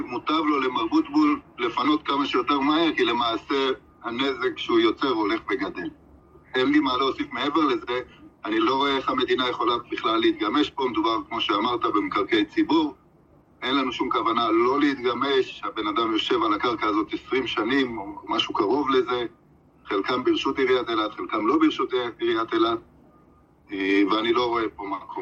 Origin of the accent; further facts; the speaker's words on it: Eilat, Southern District, Israel; אני חייב לציין שאני ואמיר נוריאל גדלנו יחד באילת.